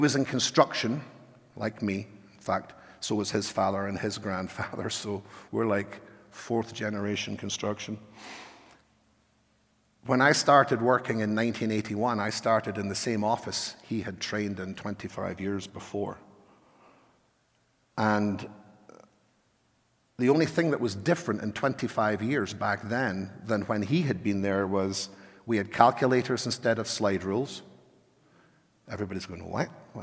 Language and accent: English; Edinburgh, Scotland, United Kingdom; born there; moved away; you know I wasn't born here. I didn't just make up this accent to seem different. I was born in Edinburgh, and I was raised in the Brethren Church